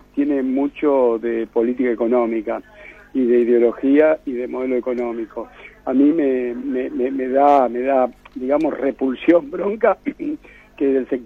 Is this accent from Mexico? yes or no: no; Argentina